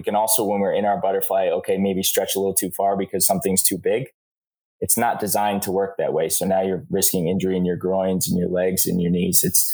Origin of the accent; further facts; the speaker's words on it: Pawling, New York, United States; I'm from Pawling, New York, which a lot of people have no idea where that is. It's a little town about an hour and a half north of New York City. Born and bred East Coast boy.